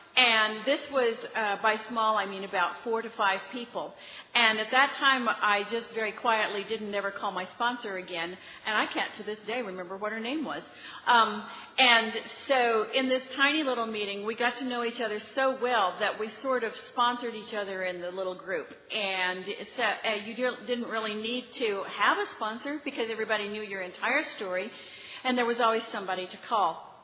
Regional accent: Kansas, United States; from Kansas.

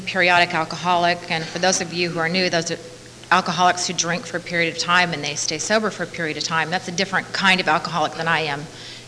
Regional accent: San Bernardino, California, United States; Well, I'm Eskimo. The other half is German and Irish. I grew up in San Bernardino.

